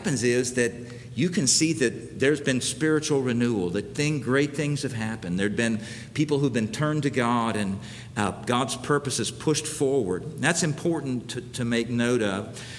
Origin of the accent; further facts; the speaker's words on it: United States; If you step back as an American, you can see some things about Americans.